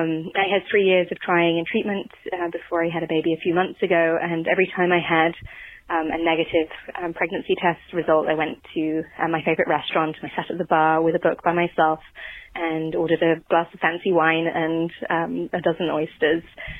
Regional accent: United Kingdom; now in Chicago, United States; I'm British, but I live in Chicago, and I love your podcast.

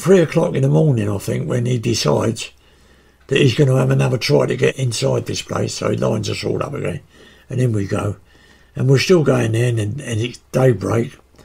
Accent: United Kingdom; I just felt ashamed of being British.

